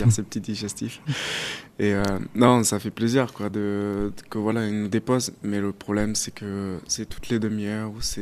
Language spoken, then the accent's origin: French; Nîmes, Occitanie, France; now in Mende, France; moi je suis étudiant ici aussi à Mende et j'ai pas mal de problèmes. Donc moi je viens de Nîmes